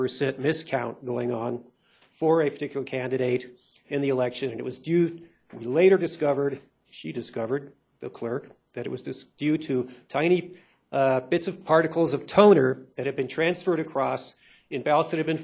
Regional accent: Colorado, United States; I am representing myself here. I'm from Eagle County.

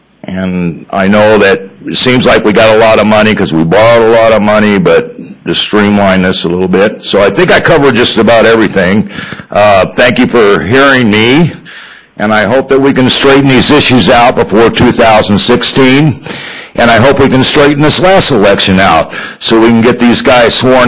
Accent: Colorado Springs, Colorado, United States; I'm from El Paso County, Colorado Springs.

